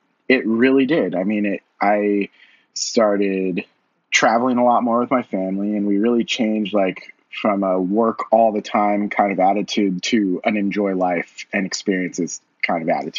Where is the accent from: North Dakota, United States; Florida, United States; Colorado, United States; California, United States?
Colorado, United States; I grew up in Colorado, so, you know, I'm surrounded by mountains and stuff.